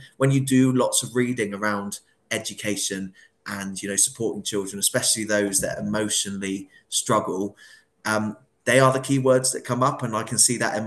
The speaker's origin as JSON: {"language": "English", "town": "Penryn", "region": "South West England", "country": "United Kingdom", "tie": "born or raised there", "said": "I grew up in Penryn and went to a little"}